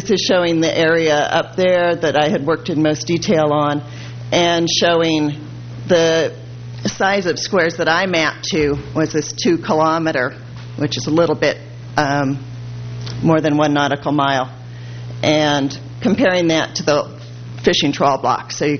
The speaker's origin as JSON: {"language": "English", "town": "Monterey", "region": "California", "country": "United States", "said": "I'm from Monterey area, and I'm not familiar with two of the closures that I see on the map there."}